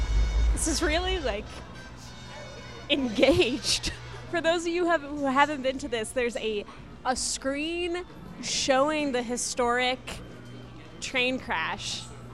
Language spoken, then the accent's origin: English; West Coast, United States; now in Iowa, United States; I'm about 6 weeks into living in Iowa. I come from the West Coast. I was just out east for the last 6 years.